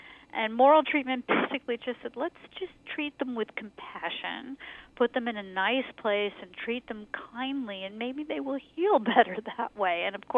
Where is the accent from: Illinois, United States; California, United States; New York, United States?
New York, United States; I mean, I knew, I grew up in New York, so I had some vague idea that something bad happened there, but I really didn't know.